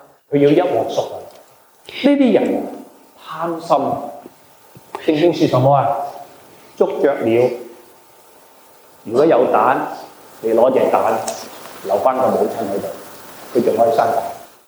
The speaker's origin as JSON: {"language": "Chinese", "country": "Hong Kong", "moved": "yes", "lives_now": "Canada", "said": "感谢神叫我离开香港来到加拿大"}